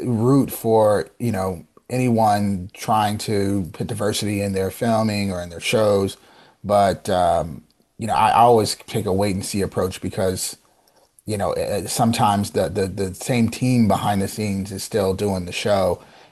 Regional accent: Germany; I grew up in Germany, right?

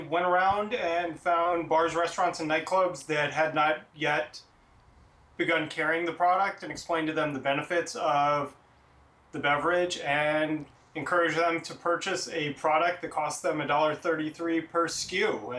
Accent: Washington, District of Columbia, United States; I actually grew up here in Washington, D.C. I was born at GW Hospital and grew up in the area.

